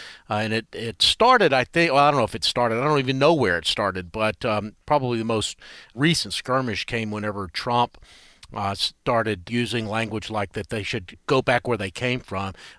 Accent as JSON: {"language": "English", "region": "North Carolina", "country": "United States", "tie": "born or raised there", "said": "here in North Carolina, my home state, this week."}